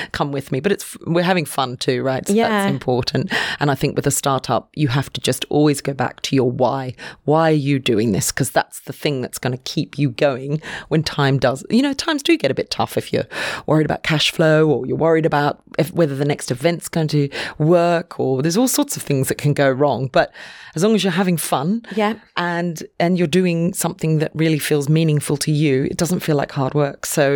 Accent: Singapore; because I grew up in Singapore.

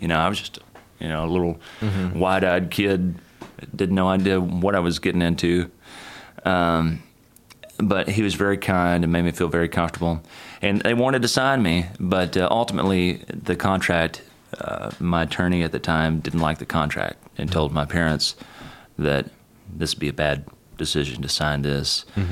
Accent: Texarkana, Texas, United States; I guess it was my surroundings, the environment I was in, growing up in Texarkana and East Texas.

